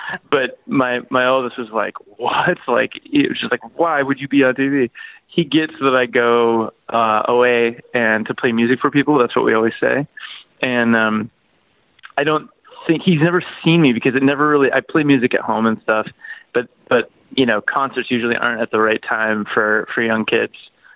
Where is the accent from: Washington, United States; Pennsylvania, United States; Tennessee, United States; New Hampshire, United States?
Washington, United States; Seattle; And then I grew up in Seattle, so it was in the middle of the grunge scene.